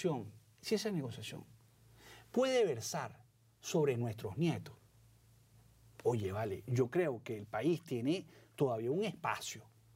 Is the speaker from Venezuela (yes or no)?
yes; Venezuela; Si esa negociación no va y no logramos pensar como venezolanos, ¿okay? El país va a seguir a la deriva.